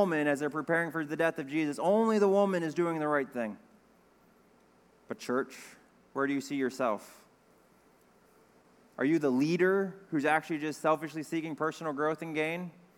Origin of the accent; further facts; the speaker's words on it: United States; my accent's terrible, right? Like, you very easily would know that I'm an American.